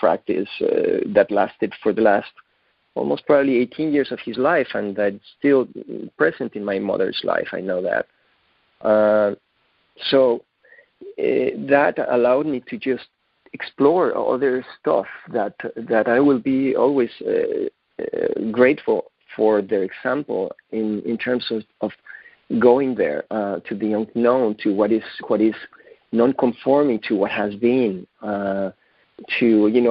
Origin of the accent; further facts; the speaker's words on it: Mexico City, Mexico; That I grew up in Mexico City, you know, in the middle of one of the biggest cities in the world, and we had trees in our house, the street where I grew up.